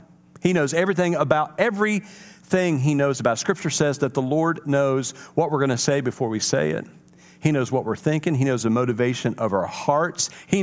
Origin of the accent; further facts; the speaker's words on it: Indiana, United States; I grew up in Indiana, and basketball was everything.